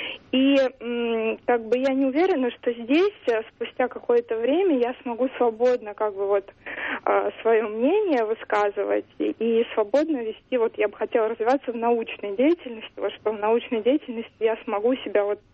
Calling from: Moscow, Russia; я из Москвы.

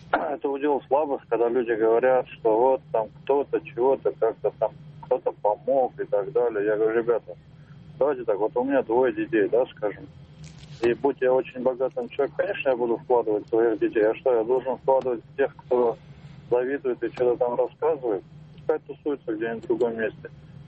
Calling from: Moscow, Russia; Я из Москвы звоню.

